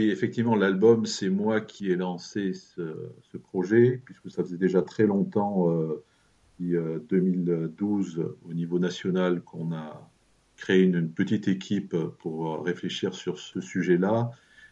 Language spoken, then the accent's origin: French; Auvergne-Rhône-Alpes, France; moi je suis un Auvergnat pur et dur, de génération en génération.